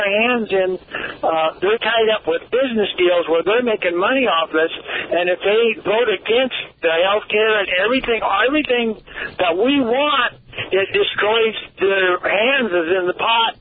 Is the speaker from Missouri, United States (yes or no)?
yes; Missouri, United States; Because I'm a fighter, I'm from Missouri